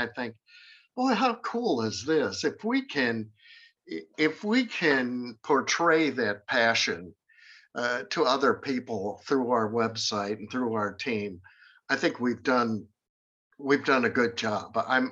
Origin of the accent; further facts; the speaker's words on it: Rockford, Illinois, United States; also born or lived in Wisconsin; But no, I'm from Rockford, Illinois, but my parents had a cottage in southern Wisconsin, and we would be there every weekend when I was growing up.